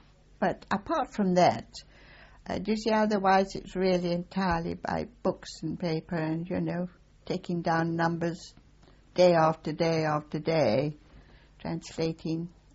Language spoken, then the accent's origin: English; Scotland, United Kingdom; now in Australia; normally they called them Pommies, but being a Scot